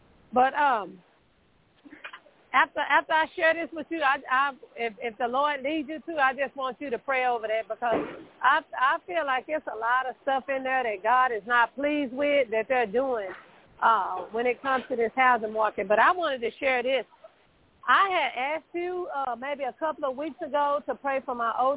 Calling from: Texas, United States; Hello, Ms. Deborah. … from Texas.

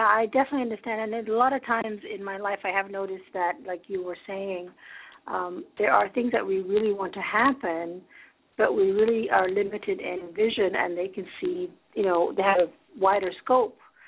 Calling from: Chantilly, Virginia, United States; I'm calling from Chantilly in Virginia.

